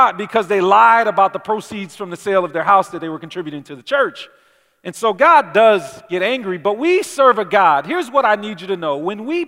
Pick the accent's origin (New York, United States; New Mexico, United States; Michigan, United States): Michigan, United States; Detroit; It makes me think about when I grew up in Detroit.